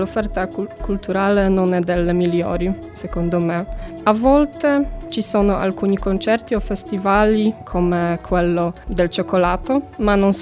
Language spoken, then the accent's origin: Italian; Gdańsk, Pomeranian Voivodeship, Poland; Italian is a second language; now in Cagliari, Italy; Vengo dalla Polonia, da una grande città sul mare, Danzica.